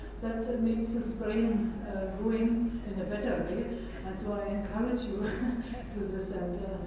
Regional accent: Germany; English is a second language; now in India; from Germany, and I don't like to speak with a mic, and I'm actually by profession a linguist, But I'm also a Mangalorean coming since 15 years here to Bangalore. And I taught myself a little bit Konkani

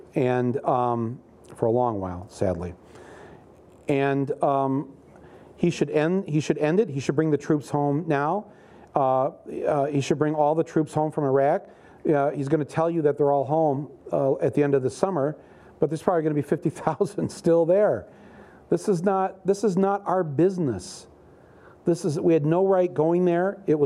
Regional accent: Detroit, Michigan, United States; Hey, yeah, I'm from Detroit, yeah. they could spot us coming.

